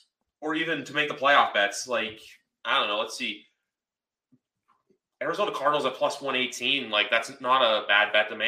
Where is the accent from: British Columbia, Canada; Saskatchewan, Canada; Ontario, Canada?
Ontario, Canada; Toronto; no, I'm not from the area, and I know I'm actually from Toronto.